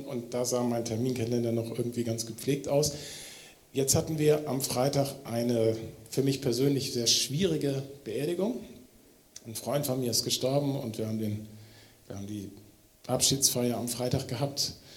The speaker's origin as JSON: {"language": "German", "region": "Schleswig-Holstein", "country": "Germany", "said": "ich komme aus Nordfriesland, ne?"}